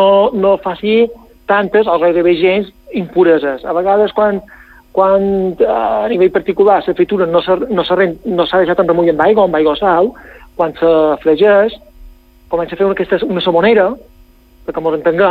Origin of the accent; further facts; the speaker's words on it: Balearic Islands, Spain; Jo, jo som molt fan, tal i va, de les nostres tradicions. Som el mallorquí número 1.